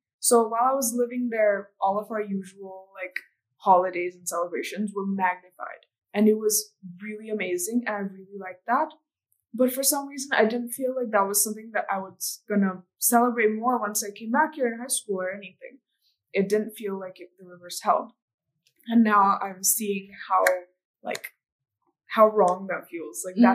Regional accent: United States; accent: American; also born or lived in India; I was terrified I would lose my American accent. But the truth was, like, I had a different accent at home and at school

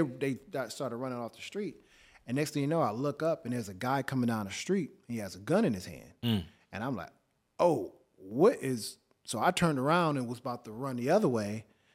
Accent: Flint, Michigan, United States; me being a kid coming from the other side of the world at 2 years old, growing up in Flint, Michigan, out of all places.

